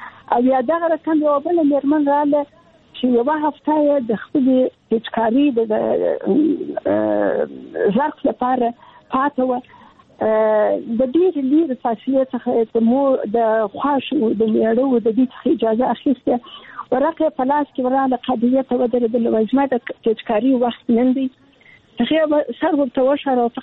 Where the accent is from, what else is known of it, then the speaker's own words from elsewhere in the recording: Kandahar, Afghanistan; also born or lived in Kabul; زه د کندهار یم د کندهار د نړۍ انالیسې کې مې زده کړې وکړې او کابل پوهنتون ته ولاړم